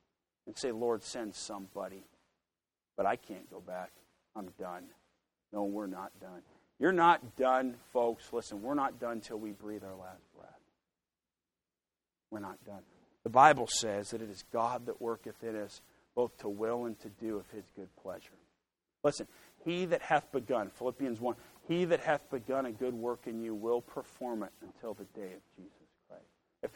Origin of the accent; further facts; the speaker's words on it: United States; I'm an American. I was raised on Cheetos and Scooby-Doo, and I need all the prayer I can get, you know.